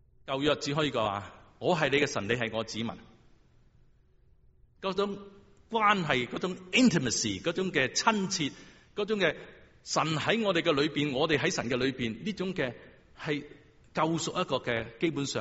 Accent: China; 如果不是戴德生来中国，我们中国人怎样可以听到福音？

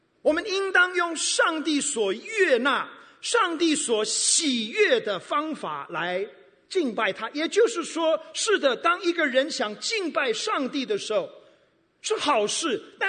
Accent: Taiwan; 我是在台湾出生长大的

